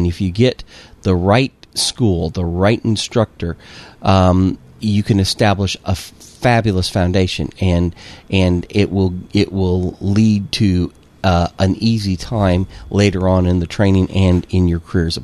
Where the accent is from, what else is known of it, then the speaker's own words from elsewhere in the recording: Illinois, United States; also born or lived in Cincinnati, United States; I'm from Illinois.